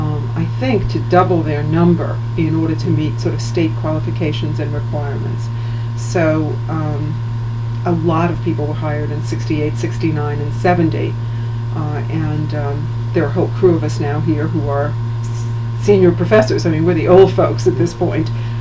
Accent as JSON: {"language": "English", "town": "New York City", "region": "New York", "country": "United States", "said": "I'm from New York City originally, and was born in 1940. My parents came there from West Virginia."}